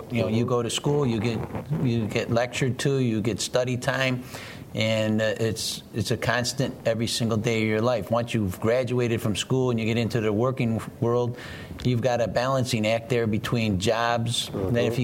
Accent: East Coast, United States; because Steve comes mm-hmm. from the West Coast, I come from the East Coast

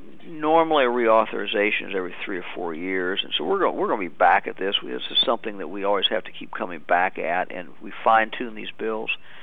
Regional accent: Cedarville, Ohio, United States; a lot of the men and women who are doing this back in my home state

